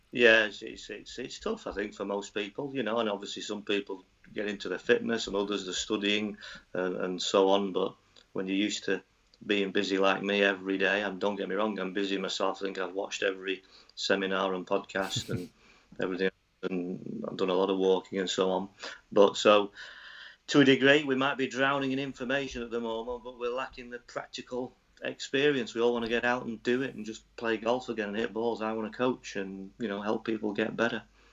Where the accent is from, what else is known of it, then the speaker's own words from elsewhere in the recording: Worsley, North West England, United Kingdom; I grew up in Manchester Worsley. I live right by a golf course, so I was very lucky.